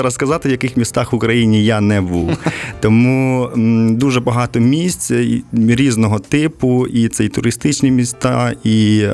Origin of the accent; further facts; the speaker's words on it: Kherson Oblast, Ukraine; born there; now in Poltava, Ukraine; Я змінював і місце проживання. Спочатку я народився в Херсонській області, де я переїздив двічі, і в Полтавській області. Батьки проживають неподалік міста Полтава, і я безпосередньо в Полтаві.